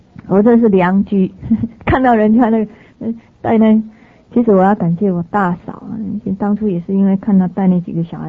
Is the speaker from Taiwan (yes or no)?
yes; Taiwan; 我们台湾话有一句话叫嗯等啊，嗯等国语怎么说